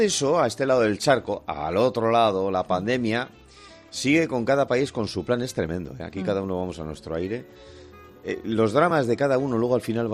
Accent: Bilbao, Basque Country, Spain; inundaciones que ha habido en mi tierra, concretamente en Bilbao.

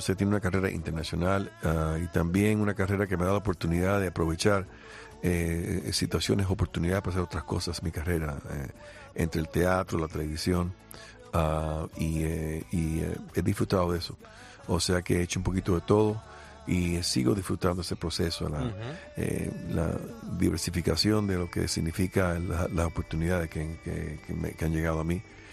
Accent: Cuba; moved away; Cuando salí de Cuba, yo soy hijo único

